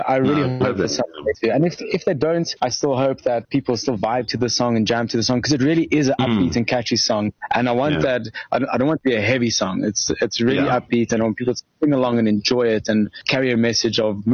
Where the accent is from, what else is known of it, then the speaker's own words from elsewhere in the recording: South Africa; we as a band are evolving into, and we as South African population are coming out of lockdown in the world.